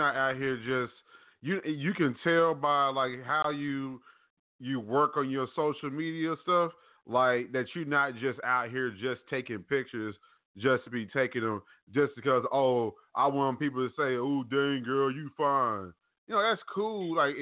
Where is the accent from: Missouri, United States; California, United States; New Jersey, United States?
New Jersey, United States; Trenton; moved away; Now, although I'm doing the show from Texas, I'm originally from Trenton, so I know all about Jersey.